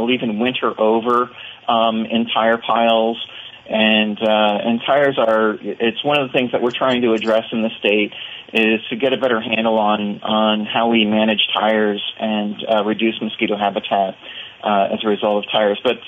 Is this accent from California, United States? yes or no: no; Pennsylvania, United States; I know as a child, you know, growing up in the Poconos of Pennsylvania, I welted up really, really bad.